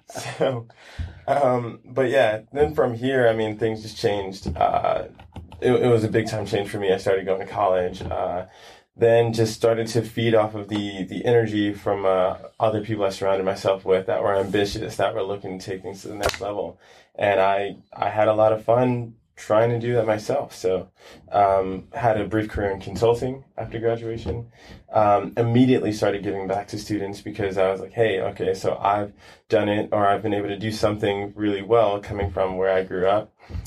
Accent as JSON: {"language": "English", "town": "Brooklyn", "region": "New York", "country": "United States", "tie": "born or raised there", "moved": "as an adult", "lives_now": "California, United States", "said": "I grew up in Brooklyn, New York. Mm-hmm. Stayed there until I was about maybe 18, came out to California."}